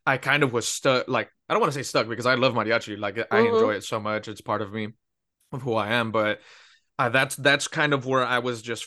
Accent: Pico Rivera, California, United States; I'm originally from Pico Rivera, which is very close to East Los Angeles.

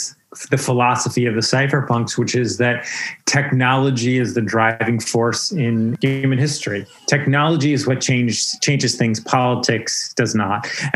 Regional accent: New York, United States; I'm a New Yorker, although yet last night I arrived here in Cleveland.

